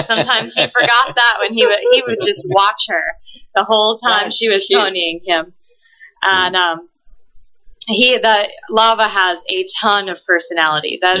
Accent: Houston, Texas, United States; moved away as an adult; I'm originally from Houston, Texas. I came up here to Midway College for college and graduated with a degree in equine therapy.

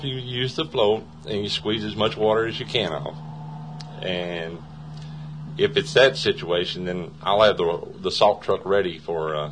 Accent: Lexington, Kentucky, United States; also born or lived in Stamping Ground / Jeffersonville; Yeah. I was raised in Lexington, and then we moved to Stamping Ground. And stayed up there for about 10 years, and then we went to Jeffersonville.

